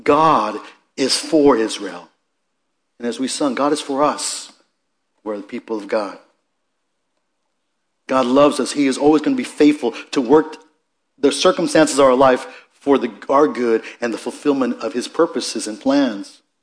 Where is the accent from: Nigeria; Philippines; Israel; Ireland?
Philippines; now in United States; we're Filipinos. Okay? Can I be a Filipino? All right. Filipino. But you know, as far as I'm concerned, I'm an American. Why? Because I've lived here 50 years. I know very little about my Filipino culture.